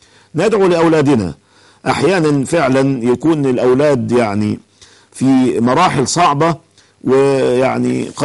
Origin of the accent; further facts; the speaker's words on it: Egypt; لكن عندنا في مصر وصية اسمها الوصية الواجبة